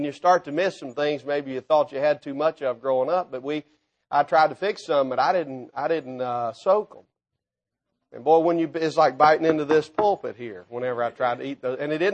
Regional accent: Tennessee, United States; We're over in Tennessee now. I'm as far west as I was growing up east. I grew up in East Tennessee.

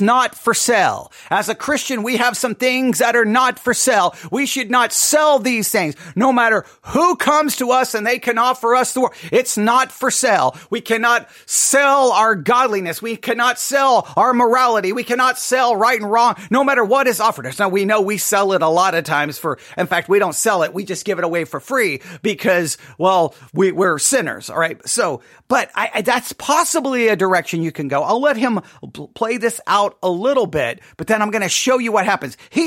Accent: Texas, United States; Now I did grow up in West Texas.

